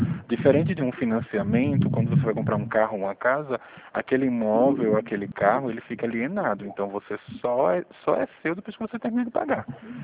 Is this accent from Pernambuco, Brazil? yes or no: yes; Pernambuco, Brazil; now in São Paulo, Brazil; Primeiro que eu moro em outro estado, eu sou de Pernambuco, né? Mas moro aqui em São Paulo.